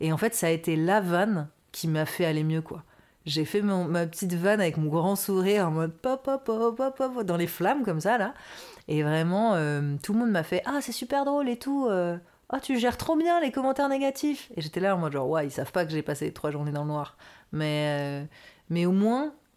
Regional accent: Paris, Île-de-France, France; accent: Parisian; j'ai un gros accent parisien.

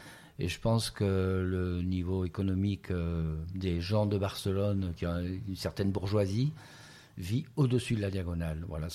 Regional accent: Toulouse, Occitanie, France; j'ai voulu rentrer sur Toulouse, et sur Toulouse, qui était ma ville natale

